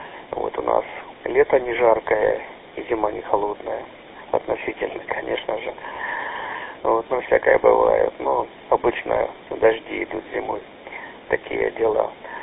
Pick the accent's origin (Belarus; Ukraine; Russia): Ukraine; Kharkiv Oblast; now in Canada; Вот я сам родом и из Харьковской области, вот, и здесь, в Канаде, мы проживаем 20 лет. 20 лет проживаем в Канаде.